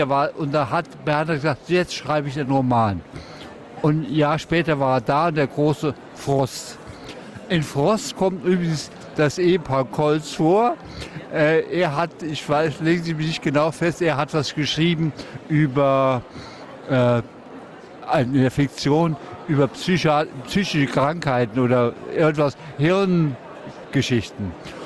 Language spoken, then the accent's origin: German; Saarland, Germany; weil als Saarländer ist man von Saarbrücken ganz schnell in Luxemburg